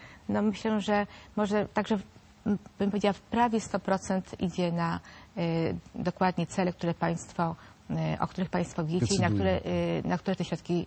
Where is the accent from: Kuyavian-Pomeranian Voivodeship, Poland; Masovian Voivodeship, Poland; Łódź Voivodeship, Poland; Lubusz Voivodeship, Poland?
Masovian Voivodeship, Poland; Warsaw; bo jestem z Warszawy